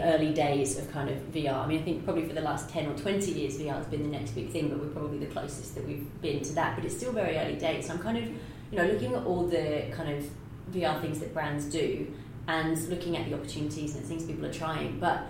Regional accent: United Kingdom; Well, because I'm British and a journalist

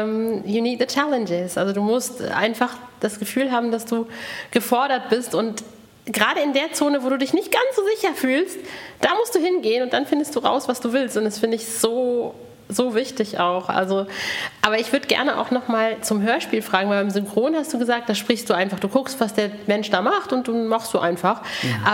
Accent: Paderborn, North Rhine-Westphalia, Germany; Ich bin selber aus Paderborn

